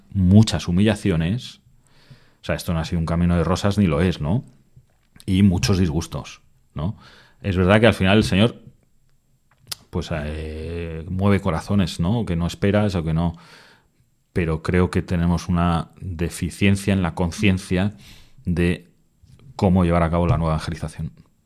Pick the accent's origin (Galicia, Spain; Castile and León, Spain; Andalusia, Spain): Castile and León, Spain; vete a mi pueblo, que es un pueblo de Ávila, de 1.200 habitantes